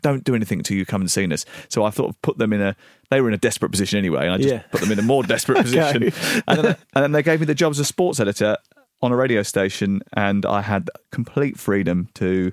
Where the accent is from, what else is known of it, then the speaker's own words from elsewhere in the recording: London, United Kingdom; also born or lived in Dartford; From southeast London. I was born in Dartford. I lived in Orpington and Bromley.